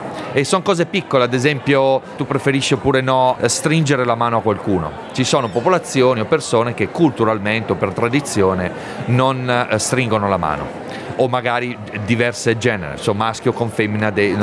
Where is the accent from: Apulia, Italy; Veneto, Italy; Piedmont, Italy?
Piedmont, Italy; Turin; moved away as an adult; now in Canada; Sono di Torino, quindi arrivo dall'Italia, ma vivo ormai in Canada da 5 anni. Sono arrivato in Canada nel 2013, nell'estate, con mia moglie e mia figlia.